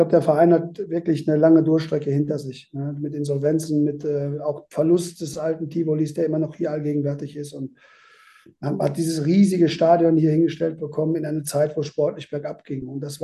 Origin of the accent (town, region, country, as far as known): western Germany, Germany; born or raised there